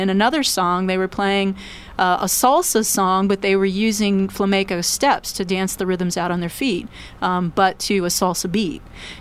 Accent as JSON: {"language": "English", "town": "Luray", "region": "Virginia", "country": "United States", "tie": "born or raised there", "said": "I grew up in Luray, Virginia. So clogging and old time and fiddle music and bluegrass and all that is just a part of my makeup."}